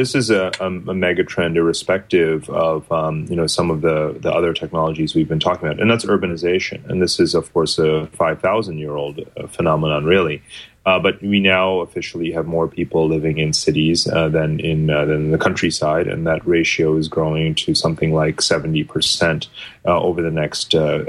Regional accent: New York City, New York, United States; I'm from New York City.

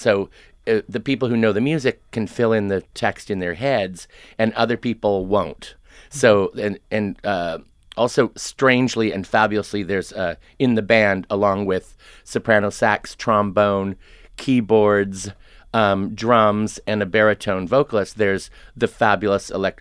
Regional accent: United States; I'm an American, I'm old, I'm a choreographer

